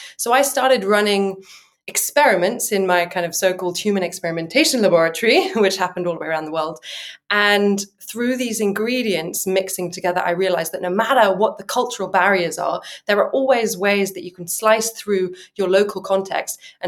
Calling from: Cape Town, Western Cape, South Africa; So I'm calling in today from Cape Town, South Africa.

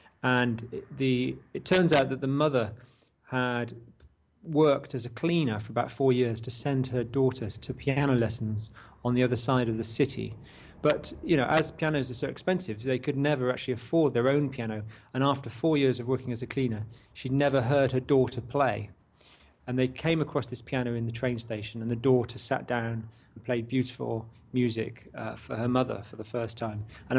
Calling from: Bristol, South West England, United Kingdom

